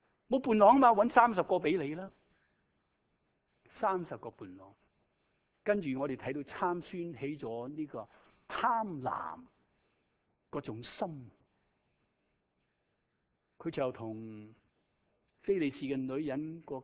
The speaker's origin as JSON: {"language": "Cantonese", "country": "China", "said": "呢啲我哋中国人都好中意打谜噶，系咪啊？"}